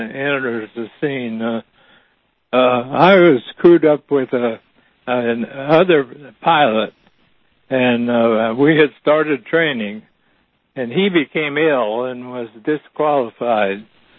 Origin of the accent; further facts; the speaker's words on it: Missouri, United States; I'm from Missouri.